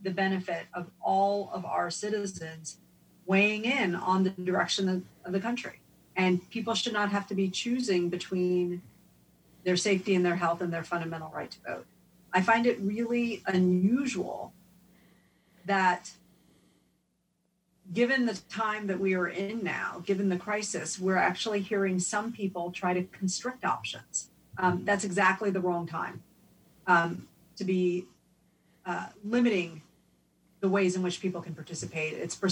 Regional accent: San Antonio, Texas, United States; I'm from Texas. I don't know if your listeners know that I'm from San Antonio.

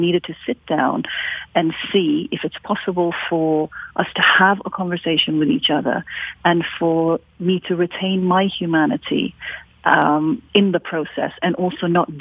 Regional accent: Norway; So I am the daughter of immigrants. But I myself was actually born and raised in Norway.

